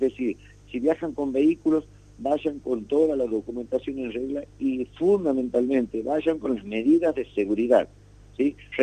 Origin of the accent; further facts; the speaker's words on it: Argentina; somos argentinos y nos rige la misma ley.